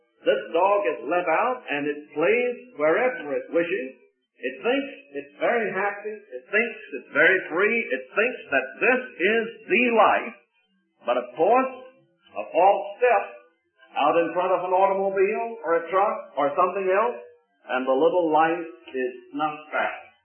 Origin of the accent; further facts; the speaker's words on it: United States; But I think that as an American, I understood that.